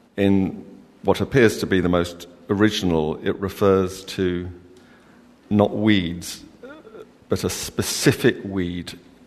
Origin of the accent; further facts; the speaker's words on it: London, United Kingdom; now in Staffordshire, United Kingdom; even though I grew up in London.